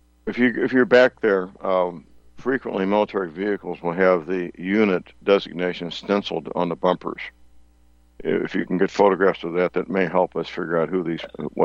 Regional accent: St. Louis, Missouri, United States; And that's taking place around my hometown, St. Louis.

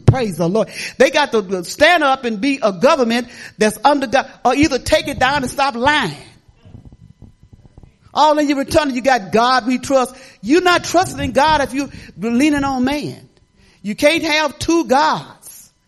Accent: Detroit, Michigan, United States; also born or lived in South; I've lived in the slums of Detroit. I was brought up in Detroit, Michigan, in the slums.

